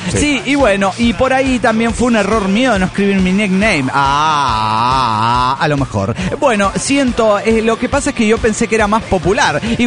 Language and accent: Spanish; Teuchitlán, Jalisco, Mexico; de Teuchitlán, Jalisco, México.